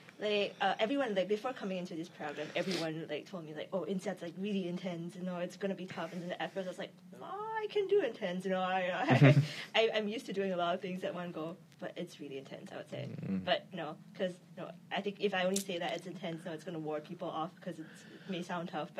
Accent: Singapore; moved away as an adult; now in South Korea; I am originally Singaporean. I am still Singaporean, but I haven't lived in Singapore for the past 10 years. So, I was based mainly in South Korea, and I worked mostly around Southeast Asia.

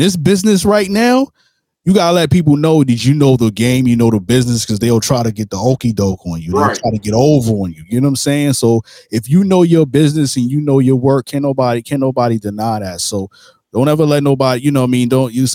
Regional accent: Brooklyn, New York, United States; You went to my city, New York. I'm from Brooklyn, New York.

